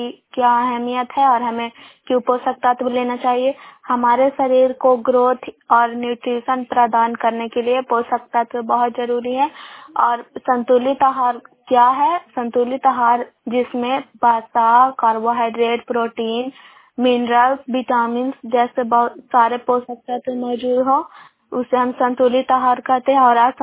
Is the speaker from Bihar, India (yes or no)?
yes; Bairiganj, Bihar, India; ग्राम बैरीगंज post Makrata जिले नालंदा की निवासी हूँ।